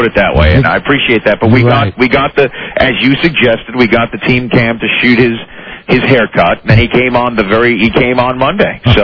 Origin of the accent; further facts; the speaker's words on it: New York City, New York, United States; I grew up in New York City.